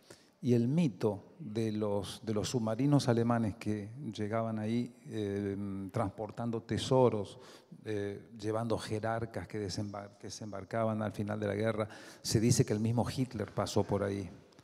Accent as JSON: {"language": "Spanish", "country": "Argentina", "said": "yo soy muy argentino, no podría ser otra cosa, pero me gusta la Argentina a 12.000 kilómetros de altura, de distancia"}